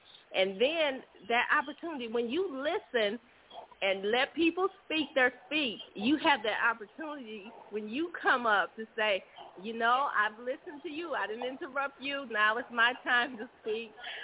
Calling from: Park Forest, Illinois, United States; I'm calling from Park Forest

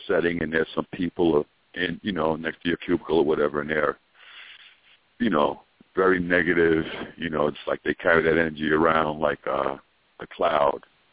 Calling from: South Carolina, United States; I'm calling from South Carolina.

